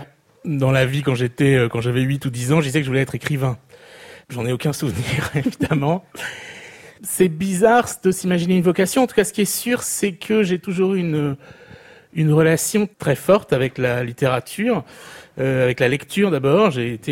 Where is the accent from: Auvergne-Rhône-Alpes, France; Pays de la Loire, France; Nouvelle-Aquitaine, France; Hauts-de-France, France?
Nouvelle-Aquitaine, France; Niort; j'ai grandi à Niort.